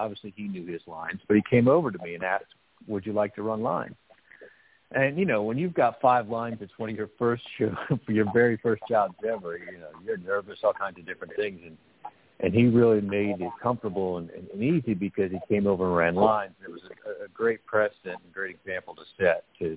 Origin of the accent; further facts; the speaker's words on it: Florida, United States; because I grew up in Florida, so I know exactly what the marshes and the swamps look like